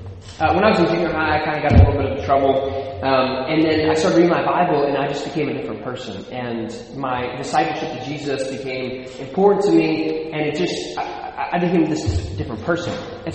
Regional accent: Philadelphia, Pennsylvania, United States; also born or lived in rural southeastern Ohio; So I was born in West Philadelphia, so I was born and raised, on the playgrounds where I spent most of my days.

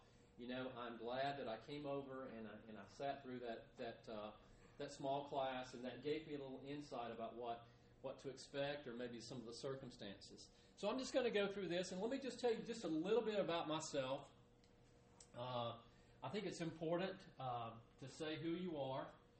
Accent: Moulton, Alabama, United States; I was raised in a small Church of Christ congregation in Alabama, and that's where I'm from. I'm from Moulton, Alabama.

